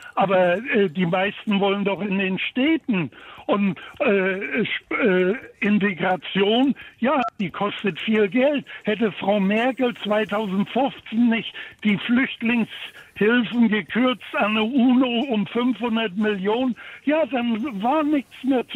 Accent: Parchim, Mecklenburg-Vorpommern, Germany; Und wenn ich durch meine Heimatstadt Parchim laufe

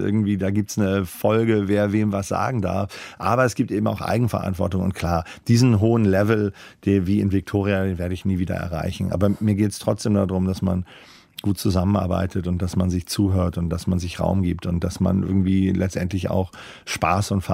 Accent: Northern Germany, Germany; ich bin ja Norddeutscher

